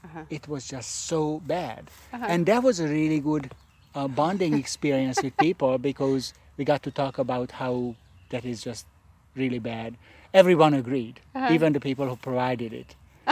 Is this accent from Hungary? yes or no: yes; Hungary; I'm from Hungary originally.